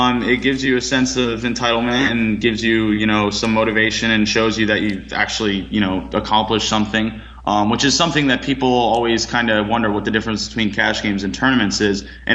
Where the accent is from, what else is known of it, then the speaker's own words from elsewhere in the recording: Florida, United States; also born or lived in Las Vegas; been born and raised in Florida and played all over the place down here